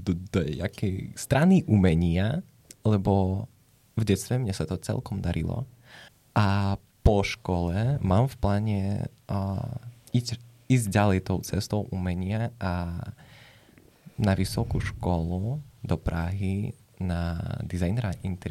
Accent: Ukraine; Slovak is a second language; now in Slovakia; som študent z Ukrajiny, ktorý sa prisťahoval na Slovensko a už tu študuje druhý ročník. Som nastupoval na školu bez vedy jazyku, nevedel som ani jazyk, čiže po prvú dobu som rozprával s niektorými žiakmi po anglicky

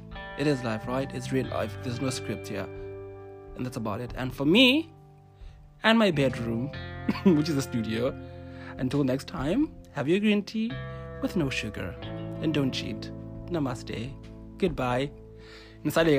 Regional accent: South Africa; Yeah, I just said that I'm from Asia, but you know I'm from South Africa.

